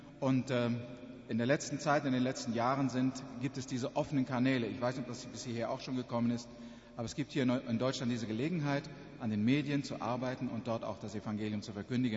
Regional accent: Paraguay; now in Ecuador; Ja, wir kommen aus Südamerika, wie gesagt, dort hier aus Paraguay.

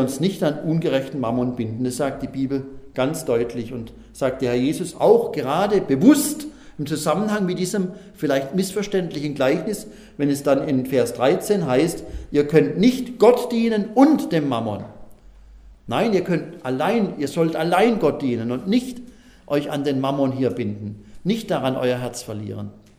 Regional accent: Pforzheim, Baden-Württemberg, Germany; Das größte Gebäude in meiner Heimatstadt Pforzheim

